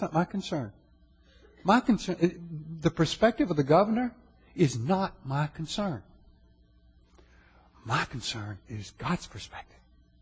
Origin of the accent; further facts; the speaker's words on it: United States; You know, I'm an American, and I believe in freedom and the rights that we have under our Constitution.